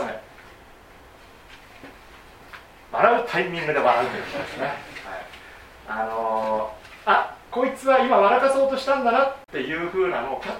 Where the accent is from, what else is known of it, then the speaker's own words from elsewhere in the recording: Kanto, Japan; 私自身ですね、根っからの関東人でございまして、